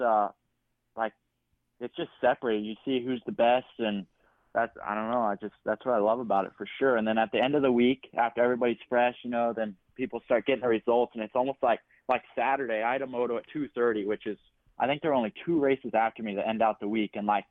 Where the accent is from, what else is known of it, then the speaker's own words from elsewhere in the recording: Claremont, California, United States; No, I'm from Claremont